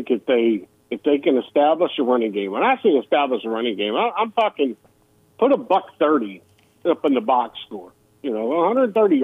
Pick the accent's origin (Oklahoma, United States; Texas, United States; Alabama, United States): Alabama, United States; Mobile; I've been to a lot of them growing up in Mobile and making trips to Baton Rouge or Auburn for this game.